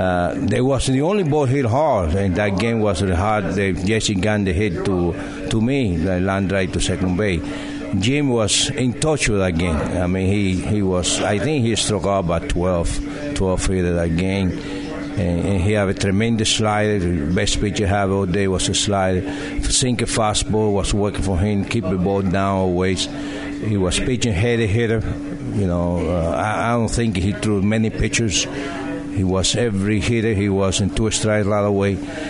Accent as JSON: {"language": "English", "country": "Cuba", "second_language": "English", "said": "he was playing in Cuba, my home country"}